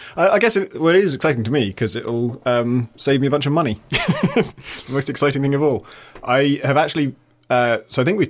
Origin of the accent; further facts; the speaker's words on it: United Kingdom; Mostly because I am British